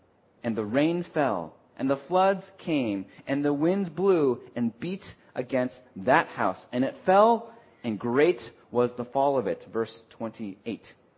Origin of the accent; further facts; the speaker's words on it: Los Angeles, California, United States; now in Boston, United States; I, for one, am not from the Boston area. I grew up in L.A., but I've come to realize that Boston is our home.